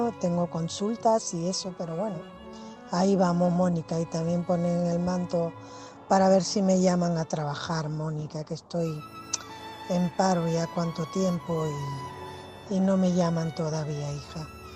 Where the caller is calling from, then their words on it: Cantabria, Spain; de Cantabria.